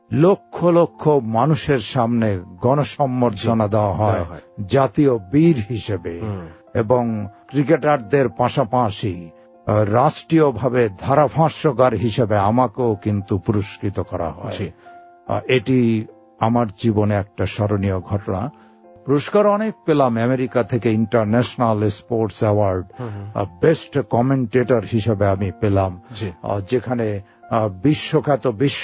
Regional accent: Bangladesh; এবং এই বিশ্ব রেকর্ডটি আমি বাংলাদেশি, এটি আমি সারা বাংলাদেশের মানুষকে উৎসর্গ করতে চাই।

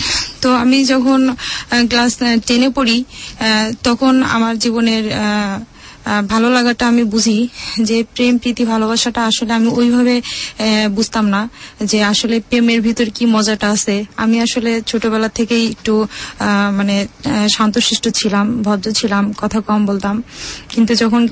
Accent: Khulna, Khulna Division, Bangladesh; আমার বাবা মা খুলনাতে বাসা ভাড়া থাকে এবং আমাদের গ্রামের বাড়ি গ্রাম থেকে প্রায় 10 টাকা বাস ভাড়া, এত দূর যাতায়াত পথ। তো আমরা শহরে বড় হয়েছি

